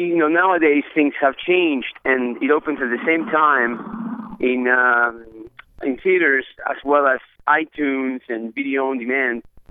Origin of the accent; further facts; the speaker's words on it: Uruguay; English is a second language; now in Los Angeles, United States; I am from Uruguay originally. That's why my accent. But I've been here 20 years